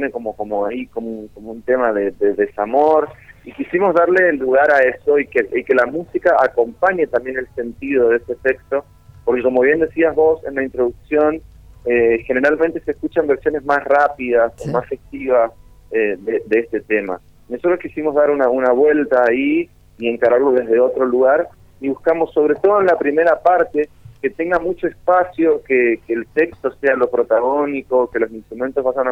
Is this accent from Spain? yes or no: no; Resistencia, Chaco, Argentina; Yo soy de Resistencia Chaco, como decías. Acá claro. El folclore está a flor de piel siempre. Y yo aprendí a cantar y a tocar tocando folclore